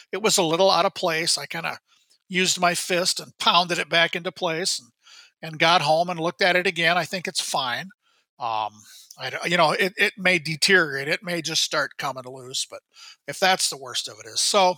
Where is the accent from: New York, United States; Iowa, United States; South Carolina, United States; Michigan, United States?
Iowa, United States; And I grew up in Iowa where there's a lot of deer.